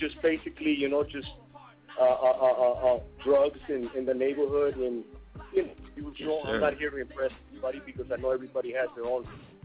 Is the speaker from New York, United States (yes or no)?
no; Oceanside, California, United States; now in Tijuana, Mexico; I'm from Oceanside, California. I was born here in Tijuana, Mexico, deported right now, here in Tijuana right now.